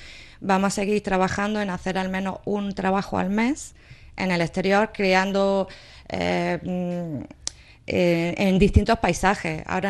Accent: Andalusia, Spain; lo que quiero enseñar es mi tierra. Por eso de aquí he elegido la zona

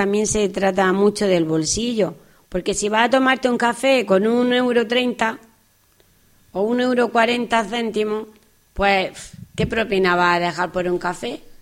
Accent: Spain; Entonces, ¿qué somos los españoles?

